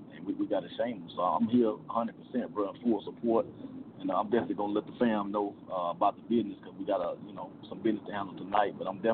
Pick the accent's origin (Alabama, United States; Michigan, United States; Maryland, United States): Alabama, United States; I'm from Alabama. And, you know, we're down here, we're organizing as well.